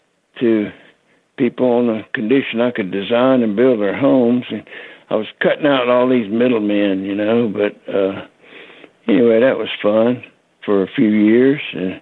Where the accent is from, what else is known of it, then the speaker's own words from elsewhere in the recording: Raleigh, North Carolina, United States; went to North Carolina State University there in my hometown, Raleigh.